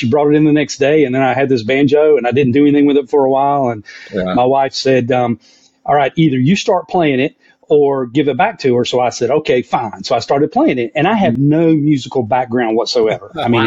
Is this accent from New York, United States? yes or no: no; North Carolina, United States; I'm from Western North Carolina, and I have grown up loving bluegrass music.